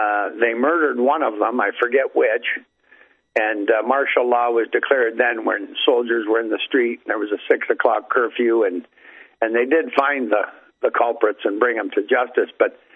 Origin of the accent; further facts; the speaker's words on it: Hamilton, Ontario, Canada; And a friend of mine from my hometown, Hamilton, Ontario, he was supplying the recycled paint.